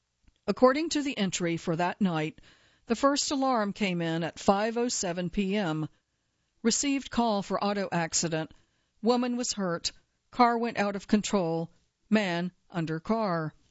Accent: Newport, Rhode Island, United States; I grew up in Newport, the colonial capital that thrived on the triangle trade of molasses, rum, and slaves.

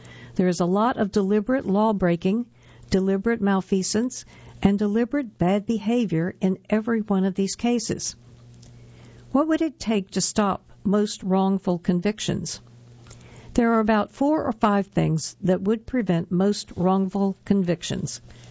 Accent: Mississippi, United States; And I'm from Mississippi. We elect every judge down there, and most states do that.

